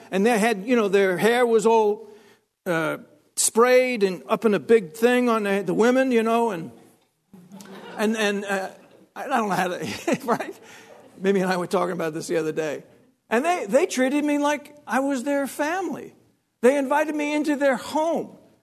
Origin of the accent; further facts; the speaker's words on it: Long Island, New York, United States; Of all places, I'm from Long Island.